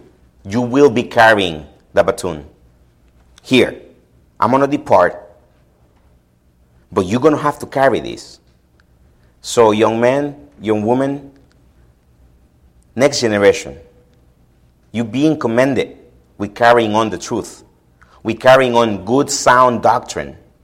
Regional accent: El Salvador; Then I rephrase to myself, being from El Salvador, when does a Salvadorian start being Salvadorian?

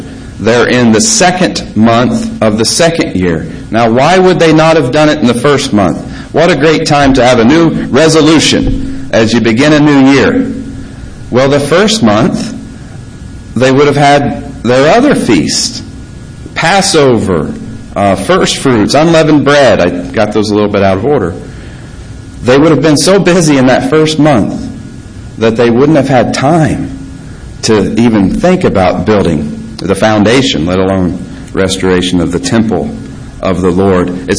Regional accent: Indiana, United States; We come up here from Georgia. One of the highlights for me every year when we go here, we go on three trips a year. Here to Indiana, where I'm from

